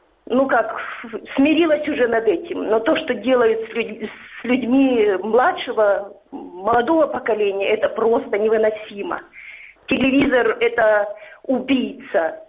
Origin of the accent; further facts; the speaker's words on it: Crimea, Ukraine; Да, я из Крыма.